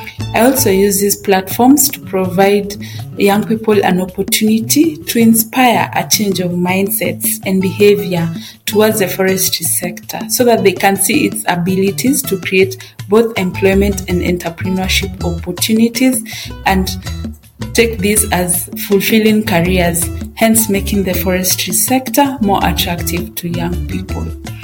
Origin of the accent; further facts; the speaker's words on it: Siaya County, Kenya; now in Nairobi, Kenya; I come from Siaya County and I currently reside in Nairobi County in Kenya.